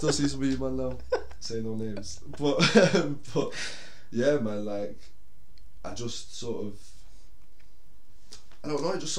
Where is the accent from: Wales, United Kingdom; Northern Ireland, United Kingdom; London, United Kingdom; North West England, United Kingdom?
North West England, United Kingdom; Manchester; Born and raised in Manny, North Manchester. I went primary school in Harperley, high school in Blakely. Grew up in Cheetah Mill and Crumsoe's, born in North Manchester General Hospital.